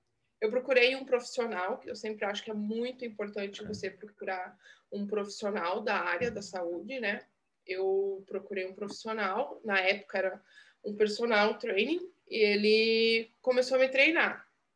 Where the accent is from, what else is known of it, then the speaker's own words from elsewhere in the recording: Curitiba, Paraná, Brazil; moved away as an adult; now in Portugal; hoje eu tenho 39 anos, eu sou brasileira, dá para perceber pelo sotaque. Eu sou da zona, sou da região sul do Brasil, de Curitiba. Vivo aqui em Portugal, vai fazer 4 anos.